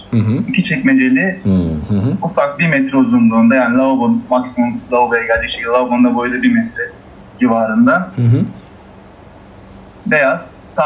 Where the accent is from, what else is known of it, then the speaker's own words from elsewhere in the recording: Istanbul, Turkey; ben doğma büyüme İstanbul olduğum için